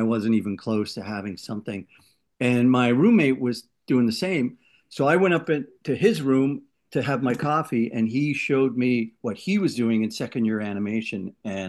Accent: North West England, United Kingdom; born there; Well, I was born in the UK. I was born south of Liverpool.

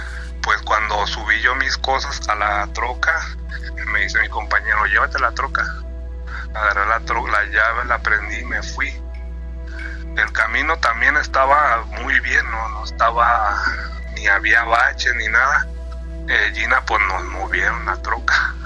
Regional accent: Nayarit, Mexico; de allá de Nayarit, de donde soy

